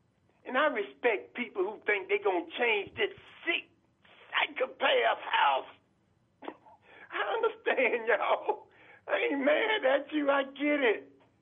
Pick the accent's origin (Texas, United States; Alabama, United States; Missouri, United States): Alabama, United States; Birmingham; I grew up down in Birmingham, Alabama. I ran down to 16th Street Baptist Church when they bombed it. I lived in a place called Dynamite Hill.